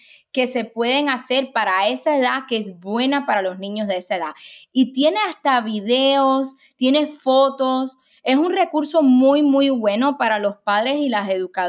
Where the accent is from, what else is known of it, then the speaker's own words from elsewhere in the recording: Cuba; Yo soy cubana y yo sé que nosotros los latinos